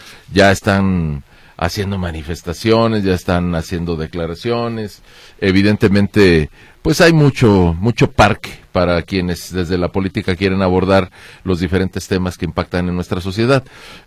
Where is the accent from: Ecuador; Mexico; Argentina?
Mexico; Y bueno, pues como mexicanos pues siempre nos va a gustar que mexicanos sean exitosos